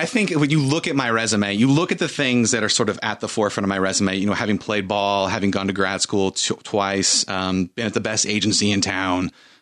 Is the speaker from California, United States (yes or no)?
yes; Santa Barbara, California, United States; So I've been a California boy through and through.